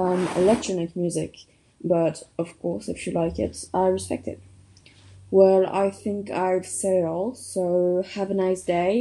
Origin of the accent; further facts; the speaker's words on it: Paris, Île-de-France, France; born there; English is a second language; now in Jonzac, France; I am 14 years old and I was born on January 23rd of 2008. I was born in Paris, but I currently live in Jonzac.